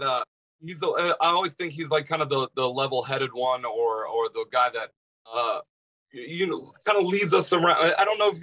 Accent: Nebraska, United States; I grew up in Nebraska. He grew up in New Jersey. But we came from this very punk rock background.

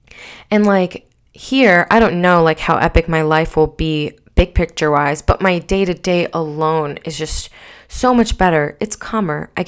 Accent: New York, United States; also born or lived in Germany; Like, dropping that I'm from New York line, it's, like, kind of like not a bomb, but, like, something that, you know, grabs attention and intrigues people.

